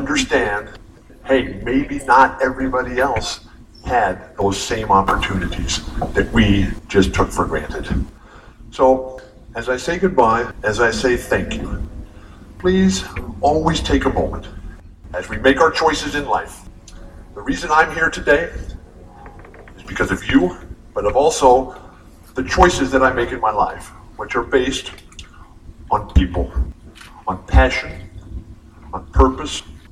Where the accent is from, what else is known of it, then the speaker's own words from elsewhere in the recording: La Mesa, California, United States; I'm from La Mesa. I went to Helix.